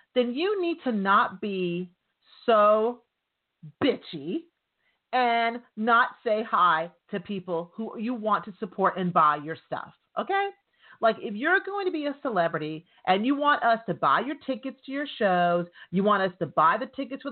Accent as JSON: {"language": "English", "region": "New York", "country": "United States", "said": "I'm from New York, so there's always a possibility of there being mafia people at a party."}